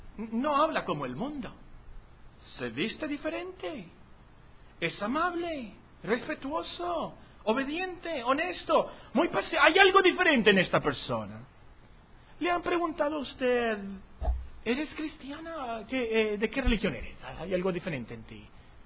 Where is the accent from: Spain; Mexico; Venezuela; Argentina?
Mexico; accent: mixed Mexican and US; Tengo un acento revuelto de aquí y de allá, de México y de Estados Unidos.